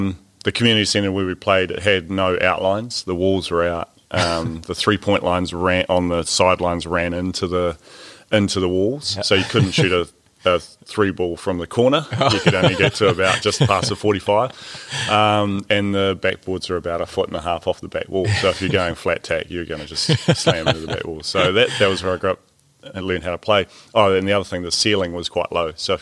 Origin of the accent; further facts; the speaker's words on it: Reefton, West Coast, New Zealand; Yeah, well, Mum and Dad still live in Reefton.